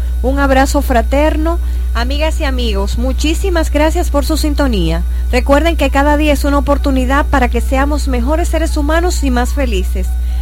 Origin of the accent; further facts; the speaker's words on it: Dominican Republic; no solo solamente somos un plato de sancocho, tenemos claro una historia gloriosa detrás, claro, y somos tantas cosas, dominicanos, al fin.